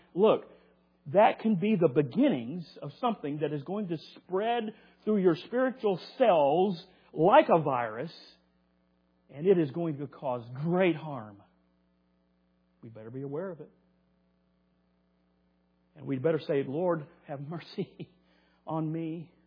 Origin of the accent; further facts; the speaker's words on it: the South, United States; I say that as a Southerner, by the way, so Southerners, don't get mad at me, I am one.